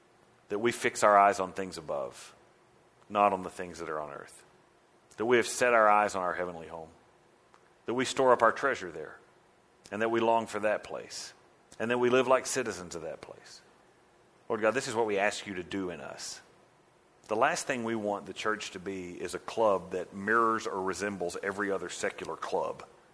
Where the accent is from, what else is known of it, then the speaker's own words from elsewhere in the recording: United States; the red, white, and blue. I'm of the USA. I'm a citizen of heaven, right? And don't mess with me. I come from America.